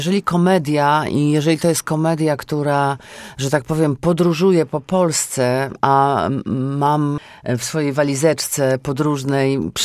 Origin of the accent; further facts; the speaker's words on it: Białystok, Podlaskie Voivodeship, Poland; na przykład w moich rodzinnych stronach. Ja jestem, że tak powiem, wschodnia. W Białymstoku, w okolicach jest bardzo dużo ludzi